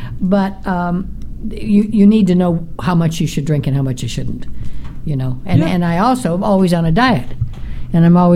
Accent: Las Vegas, Nevada, United States; Well, and the thing is, I grew up in Las Vegas. I mean, you know, my father had the Thunderbird Hotel

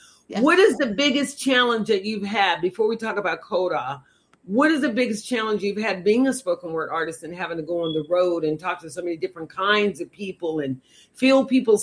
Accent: the South, United States; I'm from the South. I know.

